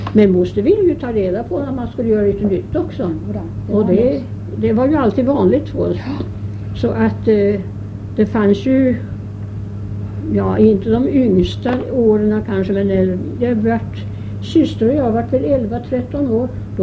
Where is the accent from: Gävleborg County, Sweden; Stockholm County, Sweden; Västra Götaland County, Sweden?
Stockholm County, Sweden; Stockholm; born there; Jag är född i Stockholm, ja. Och mina föräldrar är också födda i Stockholm.